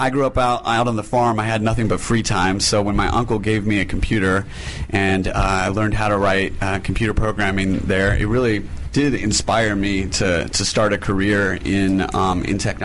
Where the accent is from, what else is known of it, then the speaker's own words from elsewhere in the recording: Missouri, United States; I'm from Missouri.